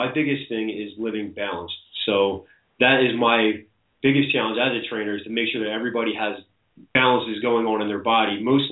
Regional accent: Conshohocken, Pennsylvania, United States; I am from Conshohocken, Pennsylvania, so I'm based out of Conshohocken currently.

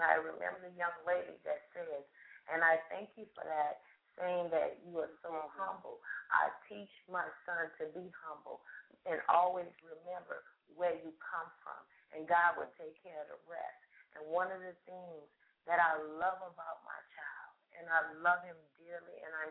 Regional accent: New Orleans, Louisiana, United States; I'm from New Orleans.

